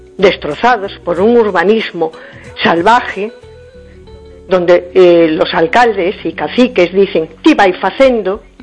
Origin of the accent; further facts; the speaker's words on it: Galicia, Spain; A mí me encanta Galicia. Yo soy gallega por los cuatro costados.